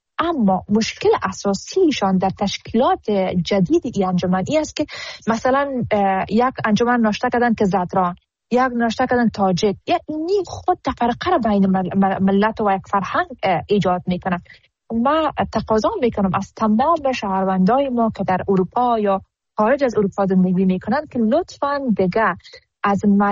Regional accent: Afghanistan

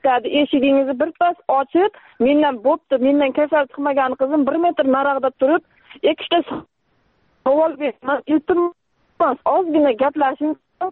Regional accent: Rishton, Fergana Region, Uzbekistan; born there; now in Nurafshon, Uzbekistan; Farg'ona viloyati, Rishton tumanida tug'ilganman. 2 farzandim bor. Hozir Nuravshonda kvartirada turibman onam bilan.

